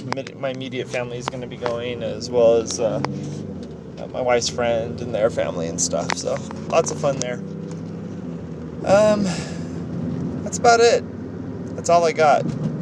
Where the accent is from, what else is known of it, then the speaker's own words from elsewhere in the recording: Fontana, California, United States; I grew up in Fontana, California.